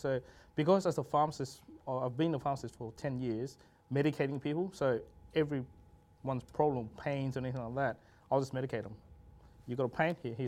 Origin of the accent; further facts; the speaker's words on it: Australia; also born or lived in Vietnam; I was born in Vietnam. So at the age of 4, my parents decided to pick up and traverse the Great Open Ocean to Malaysia and then eventually to Australia. So first transition at 4. And then, you know, landed in Australia in 1989.